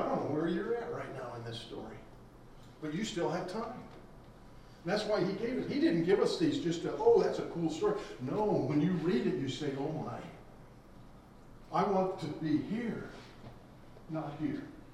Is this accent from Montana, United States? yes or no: no; North Dakota, United States; I'm from North Dakota, and we have a very large snow removal business because we get a lot of snow.